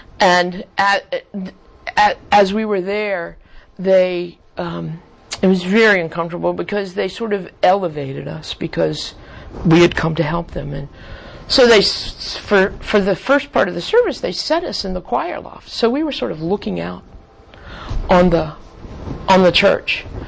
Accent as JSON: {"language": "English", "town": "Miami", "region": "Florida", "country": "United States", "tie": "born or raised there", "moved": "as an adult", "said": "I was born and raised in Miami, Florida, for years, and lived there to my mid-30s. And then my ancestry was from a small town in South Georgia. And that's where I live now."}